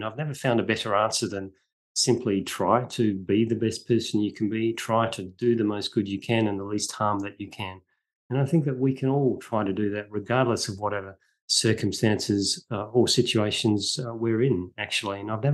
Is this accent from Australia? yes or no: yes; Australia; Well, firstly, I grew up in Australia, and our entire country is, you know, we pretend that we're descended from convicts.